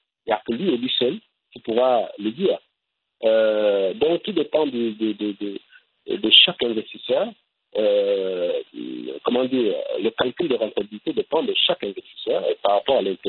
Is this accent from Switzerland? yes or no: no; Libreville, Estuaire, Gabon; je suis de Libreville, on a une décharge à ciel ouvert